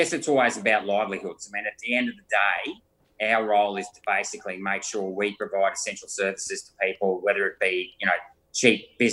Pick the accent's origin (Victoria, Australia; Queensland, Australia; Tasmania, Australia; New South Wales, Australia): Queensland, Australia; Chinchilla; when I grew up in Chinchilla, it had a population of about 3,000 people and it had a maternity ward and three midwives